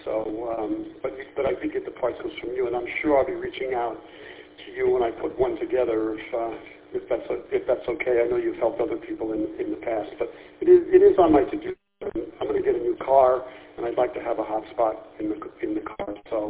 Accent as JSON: {"language": "English", "region": "New York", "country": "United States", "tie": "born or raised there", "moved": "as an adult", "lives_now": "Virginia, United States", "said": "I consider my home state New York. I've been living in Virginia for about a year now, but New York I was born and raised there and lived there for 60 plus years. It'll always be my hometown."}